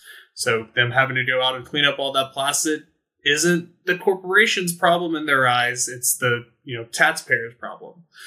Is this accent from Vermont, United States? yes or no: no; North Carolina, United States; I come from Dare County, North Carolina, where we had a plastic bag ban for a couple of years